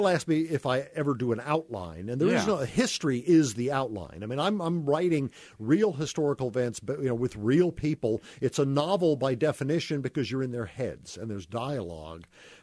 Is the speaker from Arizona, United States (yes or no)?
no; Tallahassee, Florida, United States; also born or lived in New Jersey; Well, I was born in New Jersey, grew up in Tallahassee, Florida. So, I mean, here I am, a Yankee, going into first grade in a very southern school in Tallahassee